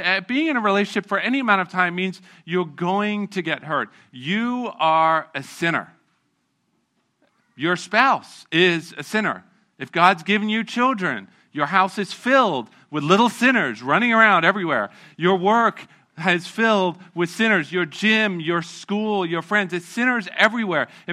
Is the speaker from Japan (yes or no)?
no; England, United Kingdom; I was born and raised in England, British parents